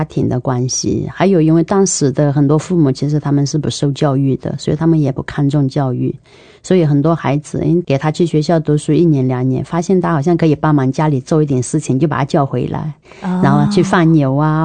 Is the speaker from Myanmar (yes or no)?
yes; Myanmar; moved away as an adult; now in Keelung, Taiwan; 我来自缅甸跟中国的一个交界，可能是在缅甸地图上不容易找到的一个地方，在一个没电没水没路的地方，我来自那样的一个山区。